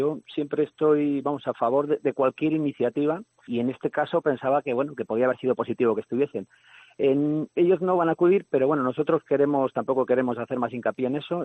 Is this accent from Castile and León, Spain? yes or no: yes; Aguilar de Campoo, Castile and León, Spain; Yo soy de Alar del Rey, pero de Aguilar de Campoo.